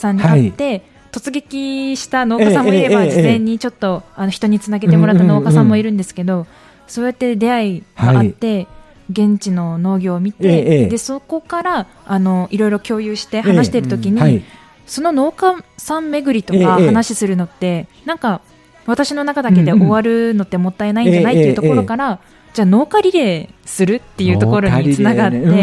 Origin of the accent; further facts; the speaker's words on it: Okinawa, Japan; やっぱり沖縄で生まれ育ってたので